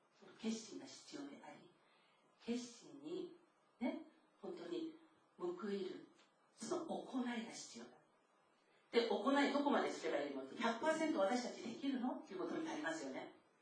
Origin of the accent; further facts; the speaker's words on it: South Korea; 自分が韓国の出身でありながら